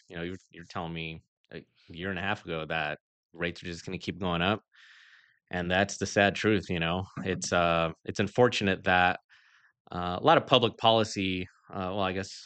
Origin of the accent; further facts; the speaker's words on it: Colorado, United States; now in Peoria, United States; even though we were born and raised in Colorado and we have a lot of friends there